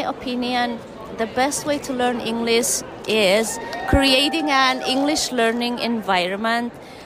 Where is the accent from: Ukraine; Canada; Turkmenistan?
Turkmenistan; English is a second language; now in Ohio, United States; I'm from Turkmenistan, but I live in Ohio, US.